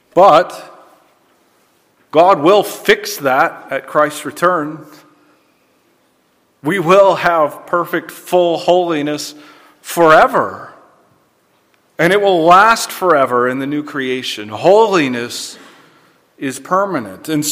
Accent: Alabama, United States; so I'm still from Alabama, right?

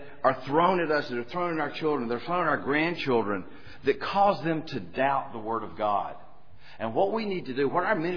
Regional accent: Tennessee, United States; accent: Tennessee; We bring you greetings, especially from my home state of Tennessee. I do apologize for the accent. This is how we sound in Tennessee.

